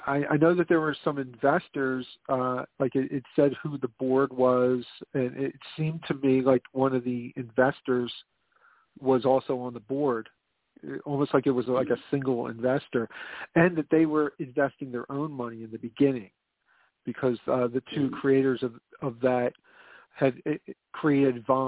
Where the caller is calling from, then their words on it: Philadelphia, Pennsylvania, United States; calling from Philly.